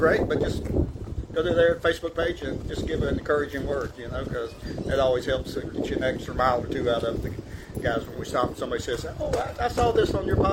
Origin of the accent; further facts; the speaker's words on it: Columbus, Georgia, United States; All right, so we're from Columbus, Georgia